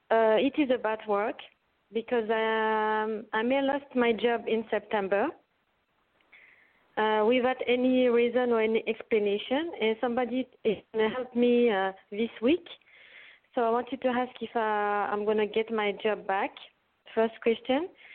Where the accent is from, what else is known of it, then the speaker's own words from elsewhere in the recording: northern France, France; Yes, I am in north of France.